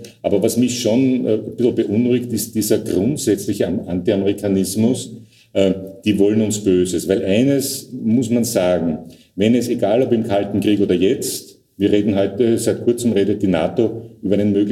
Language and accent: German; Austria; damals als Österreicher war das ungewöhnlich